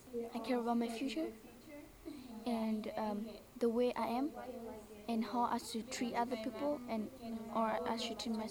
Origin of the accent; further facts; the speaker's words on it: Thailand; I'm 50 years old. My birthday is on May 11th. I'm from Thailand, which is a really pretty place, and I love to live there.